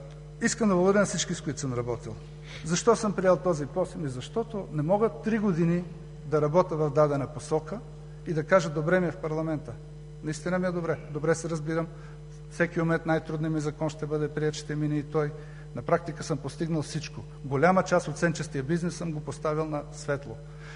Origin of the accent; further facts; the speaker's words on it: Pernik, Pernik Province, Bulgaria; аз съм роден в Перник. Казаха, той не е ходил, не. А до сега съм роден там. Аз там съм живял. Димова махала, Бели брег, Рудничар, Бела вода. Аз съм ходил, дядо ми е от Перник, от село Лобош. Аз съм живял в село Лобош при баба си и дядо си.